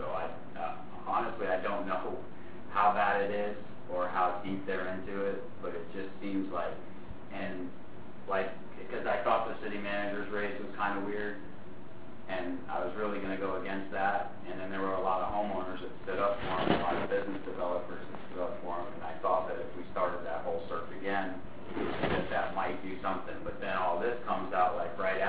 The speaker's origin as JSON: {"language": "English", "town": "West Point", "region": "New York", "country": "United States", "tie": "born there", "said": "My brother was born on a German air base, and then I was born in West Point."}